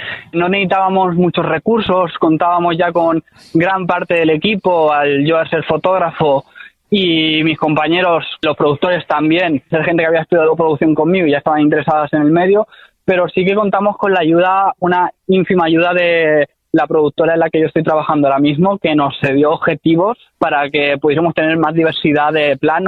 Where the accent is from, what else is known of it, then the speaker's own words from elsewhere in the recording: Almansa, Castilla-La Mancha, Spain; Como yo ya he mencionado antes, soy de Almansa.